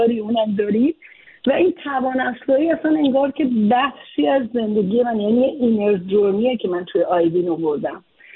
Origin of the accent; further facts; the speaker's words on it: Iran; moved away as an adult; بار اول که من از ایران مهاجرت کردم یه چمدون کتاب یه چمدون لباس یه بچه دانشجو بودم